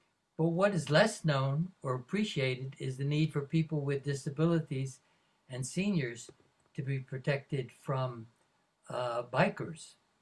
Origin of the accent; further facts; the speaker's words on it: United States; As a Washington-born Asian-American, I grew up in Washington, as you did.